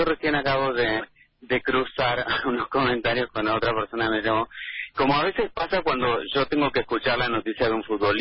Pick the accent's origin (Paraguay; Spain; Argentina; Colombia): Argentina; soy el único argentino que tiene likeado por él en el 2017